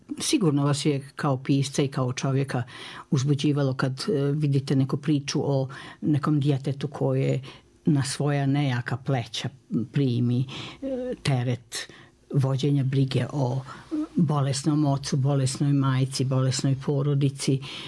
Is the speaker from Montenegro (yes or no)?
no; Vojvodina, Serbia; Ja sam Vojvođanka i mi kad smo se igrali kao djeca, mi nismo rekli da se igramo, nego se sigramo.